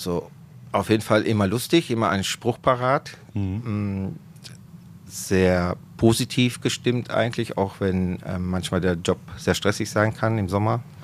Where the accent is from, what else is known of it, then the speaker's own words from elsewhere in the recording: Naples, Campania, Italy; now in Dortmund, Germany; ich komme aus Neapel, gebürtiger Neapolitaner, 1974 nach Dortmund gekommen mit meinen Eltern, hier meine Schule absolviert.